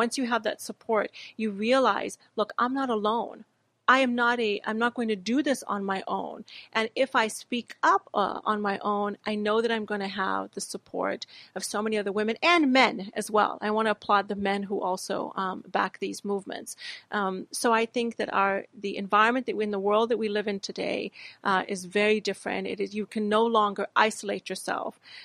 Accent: Pakistan; born there; where I was born in Pakistan

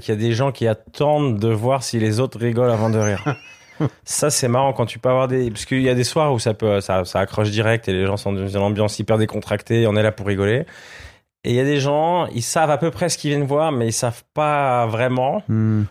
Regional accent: Switzerland; now in France; 2016, je découvrais vraiment le game français où, en tant que Suisse, je prenais une claque

